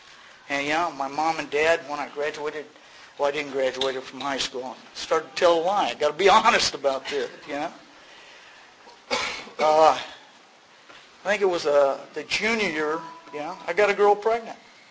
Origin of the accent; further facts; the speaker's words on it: Galveston, Texas, United States; born there; I was born in Galveston, Texas.